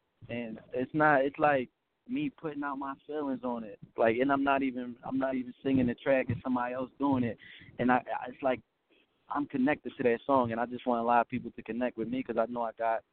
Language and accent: English; Pottstown, Pennsylvania, United States; I'm coming from Pottstown, PA. It's like 25 minutes away from Philly, 25, 30 minutes away from Philly. It's a small city, but it's basically just like every other city.